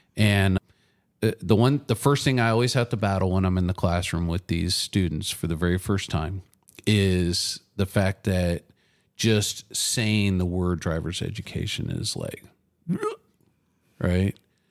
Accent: Soldotna, Alaska, United States; So we're from Alaska and we're from Soldotna, which is about 150 miles south of Anchorage on the roadway, only about 60 miles by the way the crow flies.

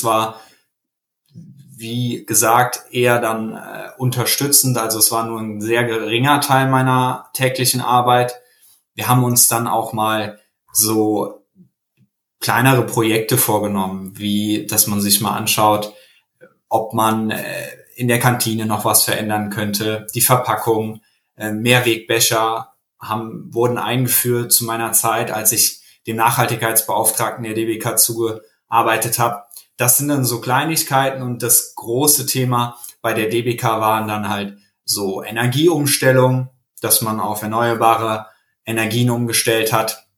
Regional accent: Koblenz, Rhineland-Palatinate, Germany; Genau, ich komme aus Koblenz

